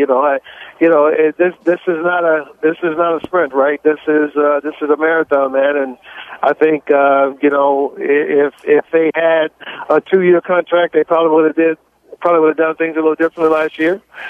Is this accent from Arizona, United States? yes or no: no; Dallas, Texas, United States; when I grew up in Dallas, you don't know about anybody but the Cowboys